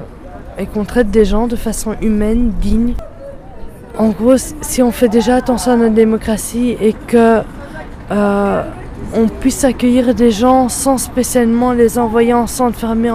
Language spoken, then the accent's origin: French; Belgium; en disant que nous, en tant que Belges, on refuse que notre démocratie parte.